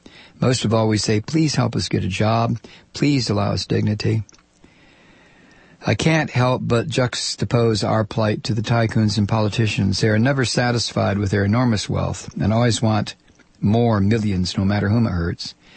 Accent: United States; born there; I feel this is not the nation into which I was born. I was born in America

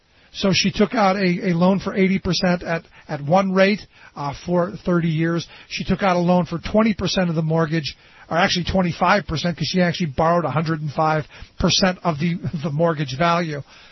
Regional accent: Cleveland, Ohio, United States; Because I go into a large number of areas, like my hometown of Cleveland, where they repossessed houses in lower working class neighborhoods

